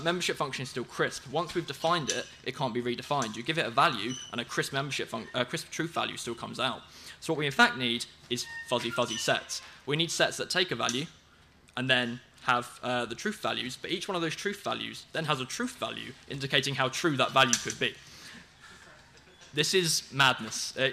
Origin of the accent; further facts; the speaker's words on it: England, United Kingdom; Metric imperial, I'm English.